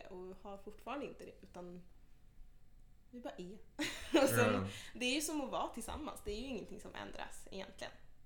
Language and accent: Swedish; Ghana; jag är då delvis från Ghana.